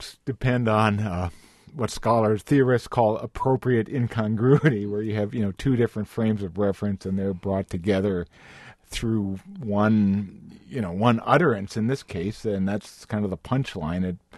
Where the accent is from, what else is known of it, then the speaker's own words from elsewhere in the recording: Rice Lake, Wisconsin, United States; I grew up in Rice Lake, and when I was growing up, there were a lot of older people whose first language was something other than English